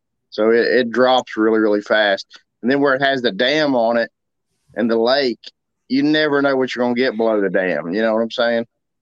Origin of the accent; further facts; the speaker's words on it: Pipestone, West Virginia, United States; from Pipestone, West Virginia, and I have catfish.